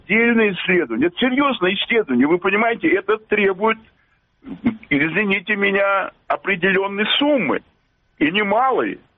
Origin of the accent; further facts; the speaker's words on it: Belarus; мы, блин, белорусы